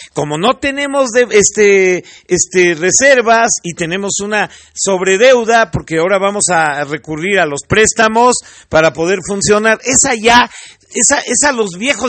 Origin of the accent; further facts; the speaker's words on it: Mexico; un ignorante que siente cómo somos los mexicanos